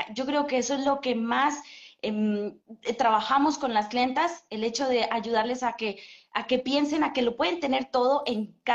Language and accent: Spanish; Colombia; born there; moved away; also born or lived in Italy; Yo nací en Colombia y me vine a vivir a Italia hace 12, 13 años, me vine para Europa. Estuve viviendo 10 años en Italia